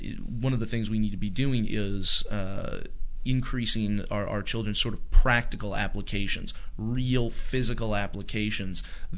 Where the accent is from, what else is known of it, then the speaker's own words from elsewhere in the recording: North Carolina, United States; In many places I know where I grew up going to school, I grew up in North Carolina, I don't remember it being called a zero tolerance policy